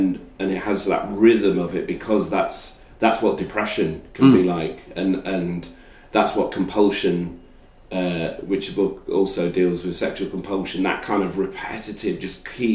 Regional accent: England, United Kingdom; the processes I was going through of trying to deal with things that I'd not properly dealt with through being English, guilt from religious upbringing

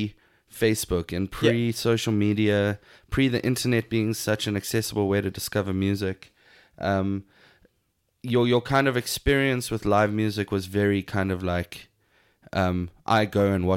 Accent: South Africa; we're from South Africa.

